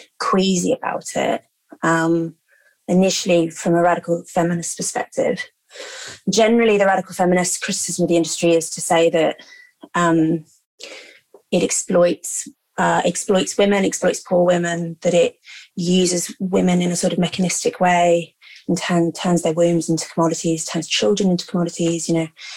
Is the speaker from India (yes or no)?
no; London, United Kingdom; I grew up in London, middle-class family. My mum is an academic, my dad's a lawyer.